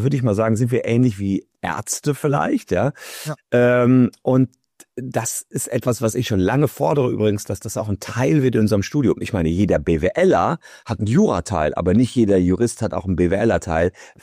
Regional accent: Gevelsberg, North Rhine-Westphalia, Germany; meiner Heimatstadt Gevelsberg zu schreiben. Das ist bei Ennepetal, Wuppertal-Hagen, kleiner Stadt im Ruhrgebiet.

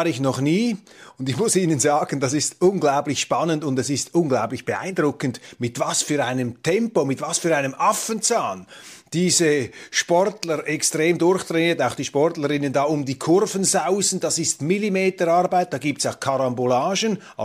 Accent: Switzerland; Das ist schon unglaublich, und es macht einen als Schweizer natürlich stolz, wenn eine unserer Firmen da ganz vorne dabei ist.

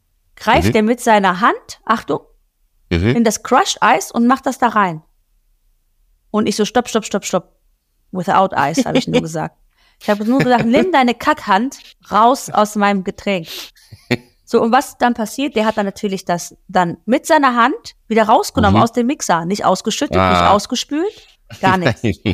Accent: Greece; German is a second language; So wie das bei uns in Griechenland ist mit dem Kaffee, trinken die alle frischen O-Saft.

